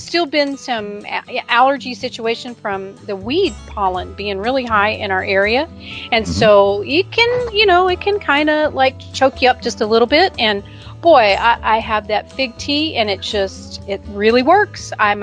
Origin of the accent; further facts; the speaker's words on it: Texas, United States; I know. I'm from Texas. That's my excuse.